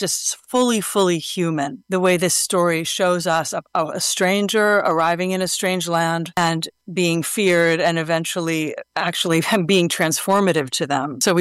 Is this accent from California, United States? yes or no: no; New York City, New York, United States; I grew up in New York City, right?